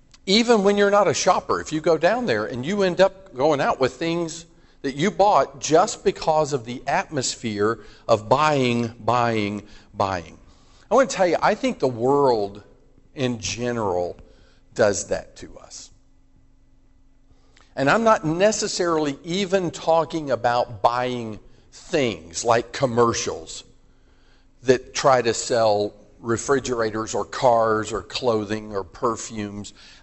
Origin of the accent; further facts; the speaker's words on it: Tampa, Florida, United States; I'm from Tampa, Florida area.